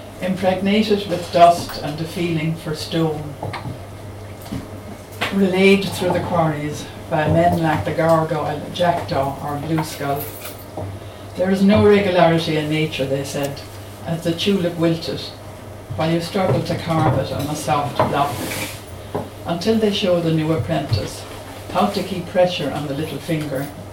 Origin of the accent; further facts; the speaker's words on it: Cork, Munster, Ireland; I grew up in Cork City